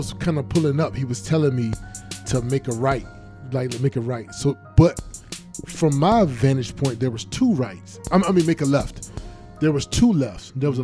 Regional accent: Virginia, United States; now in Minneapolis, United States; Especially I'm from Virginia, so they know I live in Minneapolis.

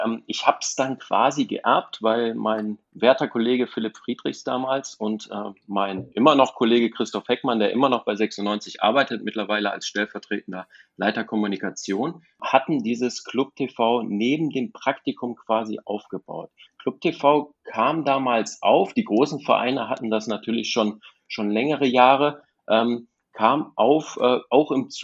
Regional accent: Bonn, North Rhine-Westphalia, Germany; Also ich komme aus Bonn und habe in St. Augustin an der Hochschule dort studiert, Technikjournalismus.

